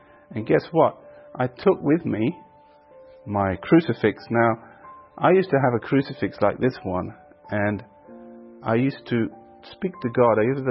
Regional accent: England, United Kingdom; born there; I was born in England to Catholic parents.

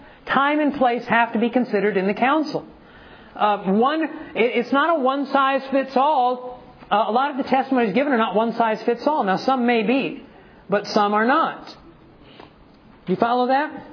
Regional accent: Ohio, United States; When I was in Ohio, I grew up in Ohio.

